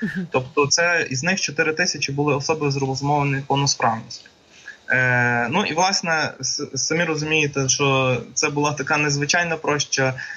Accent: Lviv, Lviv Oblast, Ukraine; Ну ми зі Львова все ж таки, можна і пан.

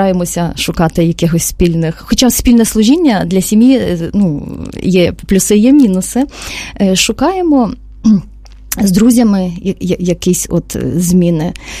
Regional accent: Lviv, Lviv Oblast, Ukraine; Так, я зі Львова родом.

